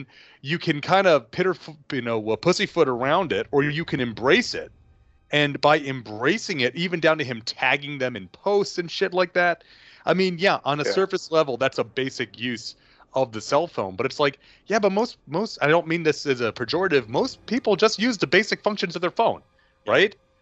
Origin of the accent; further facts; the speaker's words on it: New York City, New York, United States; See, growing up in New York, you always, when they said the cheesecake boats, you got on your bikes and you just pedaled and pedaled.